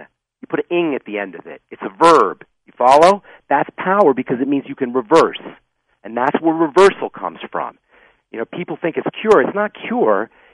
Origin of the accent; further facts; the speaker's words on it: Queens, New York, United States; I'm from Queens.